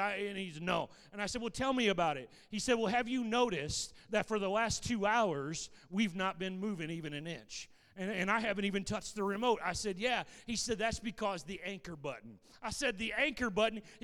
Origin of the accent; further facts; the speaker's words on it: St. Louis, Missouri, United States; See, I'm a baseball fan, and I grew up in the St. Louis area, so I am a St. Louis Cardinals fan.